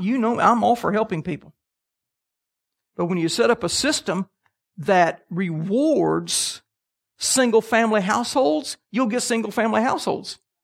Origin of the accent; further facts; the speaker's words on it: Huntsville, Alabama, United States; When I grew up in Huntsville, Alabama during the middle of the space race.